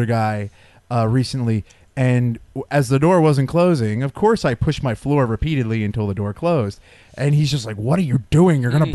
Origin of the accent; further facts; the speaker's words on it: Long Island, New York, United States; Long Island.